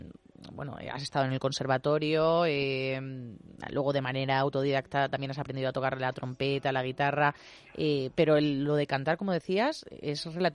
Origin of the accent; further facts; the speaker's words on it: Molina de Segura, Region of Murcia, Spain; yo soy de Molina.